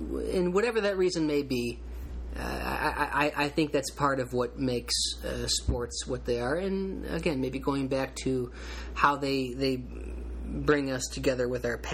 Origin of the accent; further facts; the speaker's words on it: Michigan, United States; All of Detroit and then Flint and my hometown and where my parents still live, just outside of Flint.